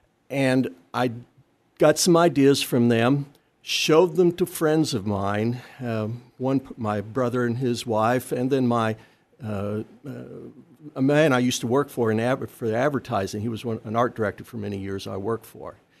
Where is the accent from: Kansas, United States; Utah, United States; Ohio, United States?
Kansas, United States; Arlington; I'm from Arlington, between Hutch and Pratt.